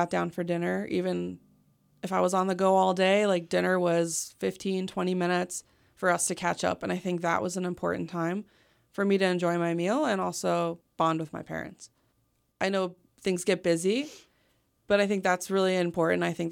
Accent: Germany; I grew up in Germany

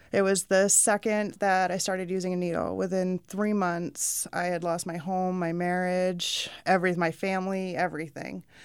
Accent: Rochester, United States; what are the chances that I'm from Rochester, and right in my hometown, there's a treatment facility opening up for pregnant women.

